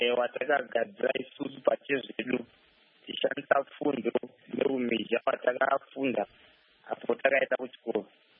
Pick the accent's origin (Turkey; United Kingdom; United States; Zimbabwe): Zimbabwe; I'm from Zimbabwe.